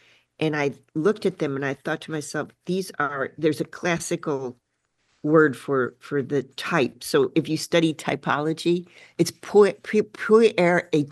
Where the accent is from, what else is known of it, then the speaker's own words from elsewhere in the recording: Chicago, Illinois, United States; And of course, I grew up in Chicago.